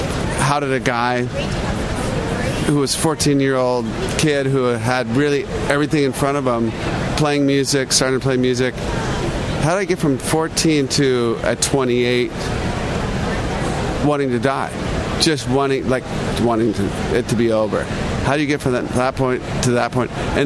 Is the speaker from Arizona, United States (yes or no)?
no; Seattle, Washington, United States; Yeah, growing up in Seattle. Great family. Youngest of eight kids.